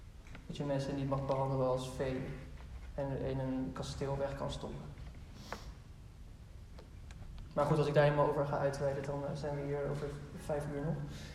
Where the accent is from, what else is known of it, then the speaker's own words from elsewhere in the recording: Netherlands; Überhaupt lijkt het me wel moeilijk, maar helemaal voor ons als Nederlanders.